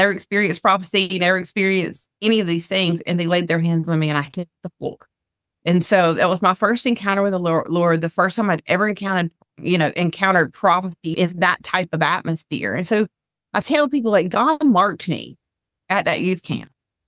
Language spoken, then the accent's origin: English; Southern United States, United States; which is what we experienced in a little tiny Methodist church growing up in the South.